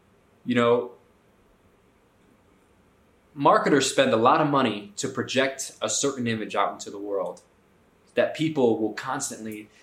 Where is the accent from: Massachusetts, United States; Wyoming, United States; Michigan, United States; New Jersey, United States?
Michigan, United States; Detroit; I was raised in Detroit, in Michigan